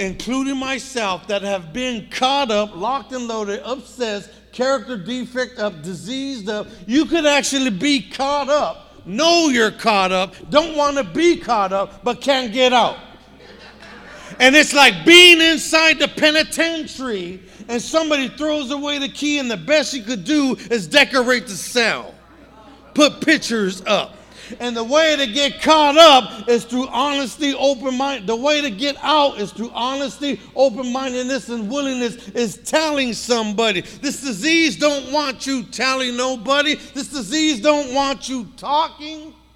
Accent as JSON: {"language": "English", "town": "East Los Angeles", "region": "California", "country": "United States", "tie": "born or raised there", "said": "I was born and raised in East LA. I lived in the projects. I grew up in the neighborhood. That's the barrio I got into. East LA projects called Dogtown Projects."}